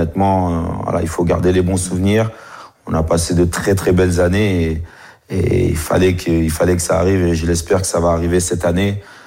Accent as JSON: {"language": "French", "country": "DR Congo", "tie": "born or raised there", "said": "Moi, je suis originaire du Congo-Kinshasa."}